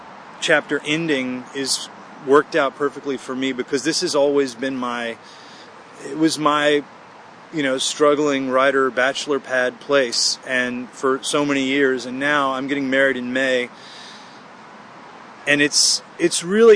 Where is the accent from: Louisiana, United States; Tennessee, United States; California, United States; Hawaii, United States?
Louisiana, United States; I mean, I'm from Louisiana, so I like cooking a lot.